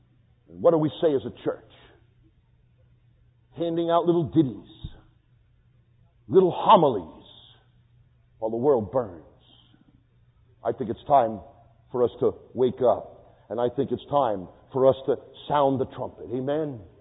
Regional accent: Brooklyn, New York, United States; the child growing up in Brooklyn, was an alcoholic dad.

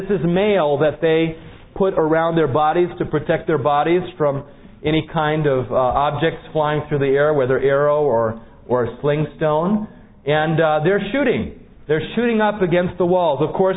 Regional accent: Michigan, United States; I grew up in Michigan, you know, where we have a lot of snow, at least we usually do.

